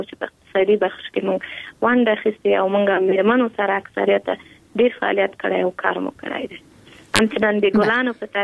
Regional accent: Kabul, Afghanistan; born or raised there

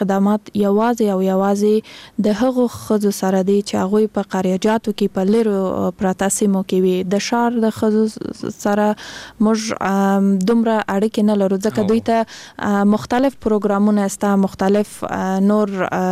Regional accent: Kandahar, Afghanistan; زه خپل د کندهار د ولایت یم

